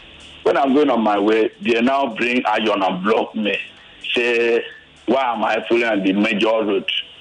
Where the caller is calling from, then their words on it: Lagos, Nigeria; I'm calling from Alaba International.